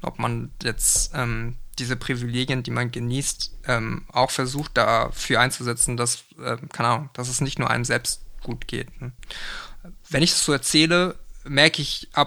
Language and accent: German; Bavaria, Germany; ich bin im Allgäu aufgewachsen, also im tiefsten Südbayern so. Und da gab es einfach keine anderen KoreanerInnen. Ne? Das heißt, die einzige Person, mit der ich Koreanisch sprechen konnte, waren meine Eltern zu Hause.